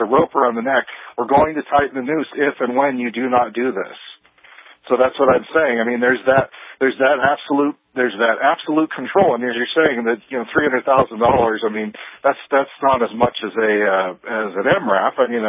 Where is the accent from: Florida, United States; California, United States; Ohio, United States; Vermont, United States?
California, United States; now in Wyoming, United States; But I'm from California. I'm living in Wyoming now.